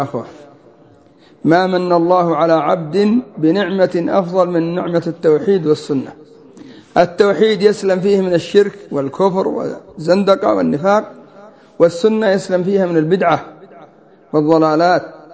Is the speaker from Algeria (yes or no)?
no; Yemen; يعني الأضرحة عندنا في اليمن، يعني قبر هود يزعمون أن من زاره 5 مرات أفضل من حج بيت الله الحرام